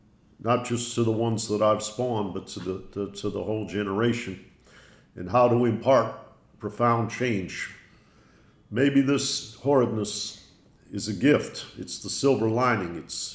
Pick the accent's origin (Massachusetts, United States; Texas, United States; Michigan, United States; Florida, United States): Michigan, United States; Detroit; And I grew up in Detroit, but I always say to people, God wasn't born in Detroit or Pittsburgh.